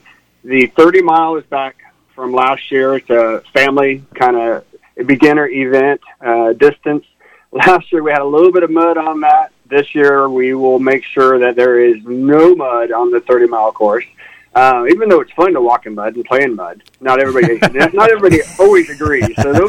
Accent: Kansas, United States; it's a ride and a run now that begins and ends in America's, Kansas, which is where I grew up here in Lyon County

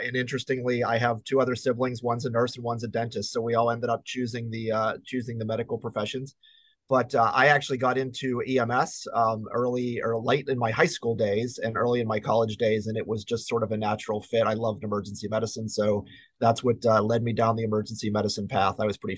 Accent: Pleasant Hills, Pennsylvania, United States; So I grew up in the South Hills. I grew up in Pleasant Hills, and did all my initial schooling there.

